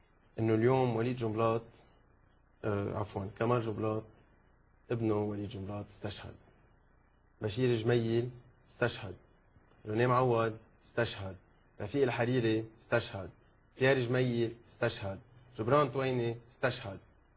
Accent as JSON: {"language": "Arabic", "town": "Beirut", "region": "Beirut Governorate", "country": "Lebanon", "tie": "born or raised there", "said": "أنا ولدت ببيروت، كبرت فيها، تربيت فيها، درست ببيروت، تعرفت على أهالي بيروت وعلى أهلي في بيروت بالأشرفية برمال وبالصيفي"}